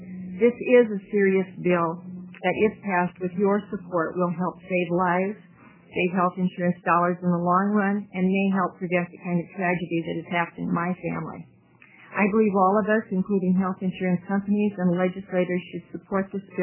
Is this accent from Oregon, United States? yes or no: yes; Roseburg, Oregon, United States; from Roseburg, and I left Roseburg at 5:30 this morning to be at this hearing